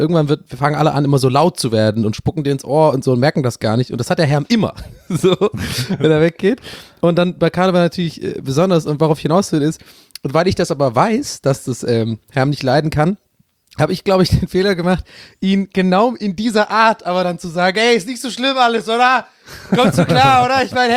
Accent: Ireland; German is a second language; Ich meine, ich bin ja Ire durch und durch und das, was man uns nachsagt, das stimmt auch.

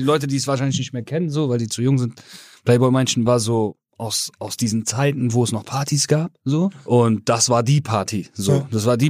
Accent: Germany; Ich komme aus Deutschland, Digga

